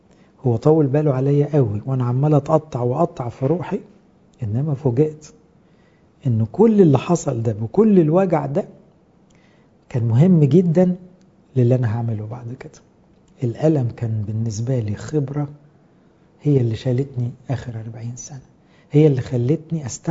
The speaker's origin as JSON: {"language": "Arabic", "country": "Egypt", "tie": "born or raised there", "said": "وأنا متربي كمصري"}